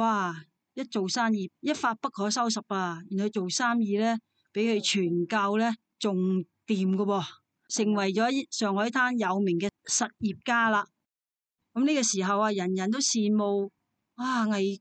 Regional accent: Guangdong, China

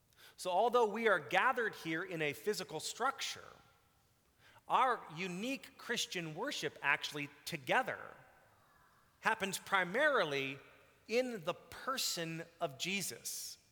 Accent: Texas, United States; You know, when I grew up in Texas, this was one and the same. When I went to college in the North Midwest, I was sort of surprised that the two were separate.

